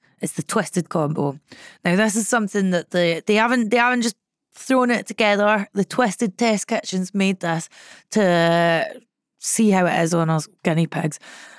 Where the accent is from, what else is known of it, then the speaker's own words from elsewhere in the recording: Bathgate, Scotland, United Kingdom; From Bathgate. No, sorry. It's cool because people always think I'm from Glasgow and I'm like, how dare you?